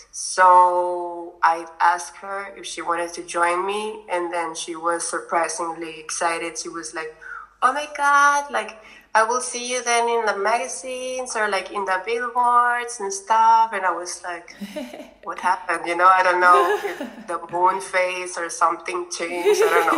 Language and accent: English; Tijuana, Baja California, Mexico; they scouted me in my hometown in Tijuana.